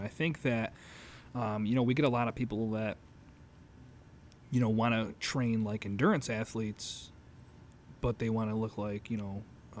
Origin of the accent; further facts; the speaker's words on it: Utica, New York, United States; Born and raised in Utica, so I'm always going to support